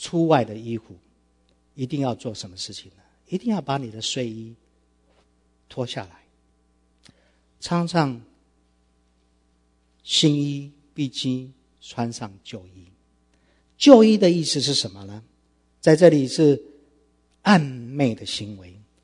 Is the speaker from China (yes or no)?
no; Taiwan; moved away as an adult; now in Abroad; 很多我们在这边从台湾来的很多人都知道，男生在我们那个时代，男生都必须要服完兵役才可以出国。当时我是穿着空军少尉的制服，在台北市街头在行走的时候